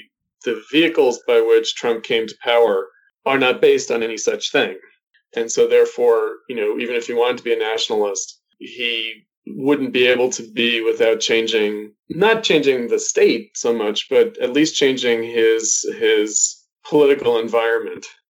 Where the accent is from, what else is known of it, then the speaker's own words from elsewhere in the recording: New York, United States; you know, I'm from New York, so it's like, you know, it's a little bit of a joke.